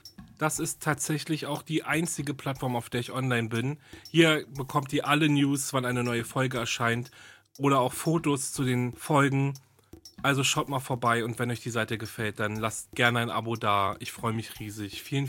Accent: Berlin, Germany; Ich komme aus Berlin und nehme auch hier meinen Podcast auf.

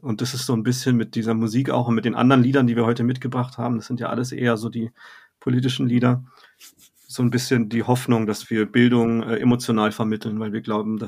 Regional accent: Freiburg, Baden-Württemberg, Germany; also born or lived in Berlin; Ich bin in Berlin geboren, aber ich wohne seit ich 3 bin in Freiburg.

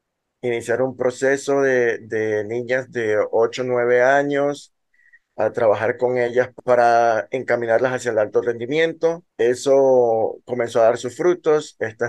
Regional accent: Panama; soy panameño, orgullosamente.

